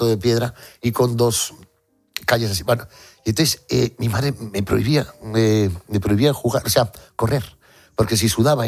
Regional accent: Basque Country, Spain; now in Barcelona, Spain; tengo 40 años, ya me voy a vivir a Barcelona. Pero yo voy regularmente a Vitoria. Y por eso que os cuento que Vitoria está muy cerquita de mi pueblo

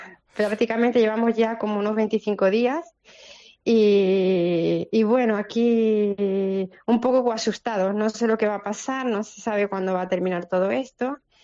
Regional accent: Spain; como española aconsejo

